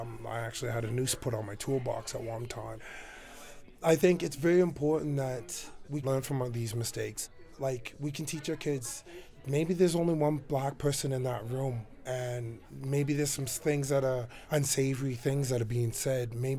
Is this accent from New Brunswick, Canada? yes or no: yes; Saint John, New Brunswick, Canada; I'm from St. John, New Brunswick, born and raised.